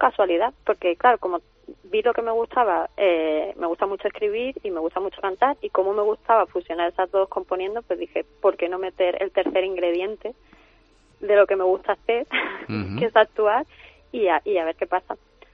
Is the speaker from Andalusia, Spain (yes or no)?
yes; San Pedro de Alcántara, Andalusia, Spain; now in Madrid, Spain; Sí, bueno, vivimos los dos en Madrid, ¿sí? Pero yo soy de Málaga, de hecho de San Pedro.